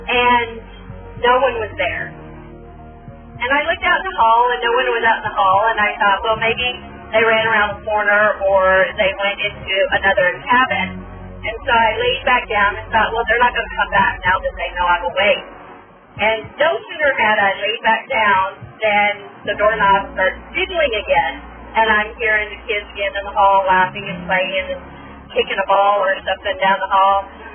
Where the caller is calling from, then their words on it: Bakersfield, California, United States; I'm calling from Bakersfield, California.